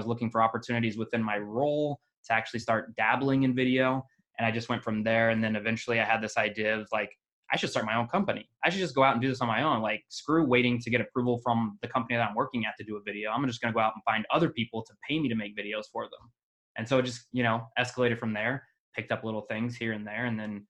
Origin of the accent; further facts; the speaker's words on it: Kansas, United States; also born or lived in Las Vegas / Iowa / Arizona / Utah; I was born in Las Vegas. I was adopted at a very young age, around 2, by my own family. So I quickly moved from Las Vegas to Kansas. So I grew up a country boy, basically, in a city. So not really. Grew up in Kansas.